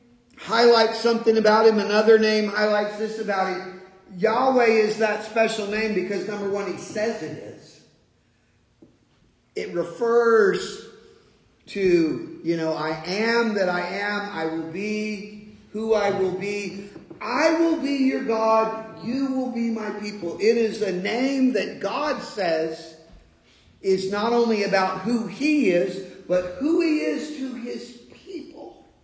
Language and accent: English; New Jersey, United States; we're Americans from South Jersey.